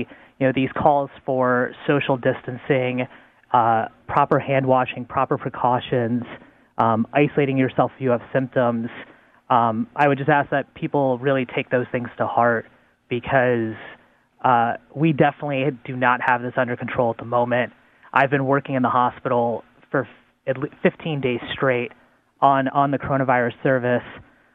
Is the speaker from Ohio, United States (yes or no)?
no; Florida, United States; funny enough, I'm from South Florida.